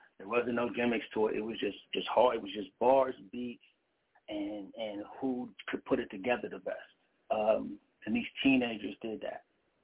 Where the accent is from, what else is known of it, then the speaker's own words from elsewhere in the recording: San Jose, California, United States; So I'm from San Jose, California, and we don't get very much love when it comes to hip hop.